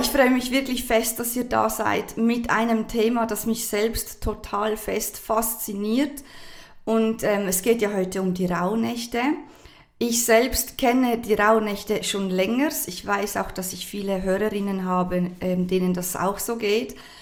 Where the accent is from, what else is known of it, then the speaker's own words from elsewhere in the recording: Switzerland; first language Swiss German; ich bin Schweizerin, vielleicht hört man das. Ich glaube schon. Genau, Schweizerdeutsch ist meine Muttersprache